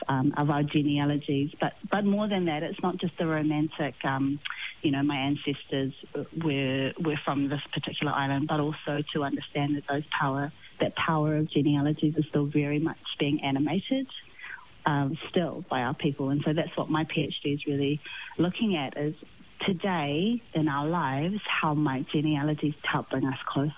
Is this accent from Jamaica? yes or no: no; New Zealand; I grew up in New Zealand.